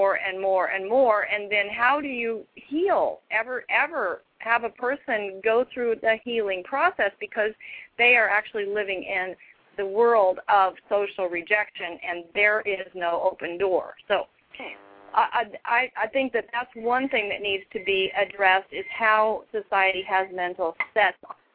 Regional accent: Iowa, United States; I was brought up in Iowa. I was in a very protected world.

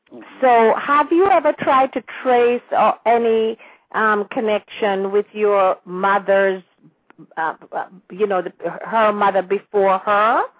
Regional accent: Kingston, Jamaica; And I was born and raised in Kingston, but I love the country and I love country people.

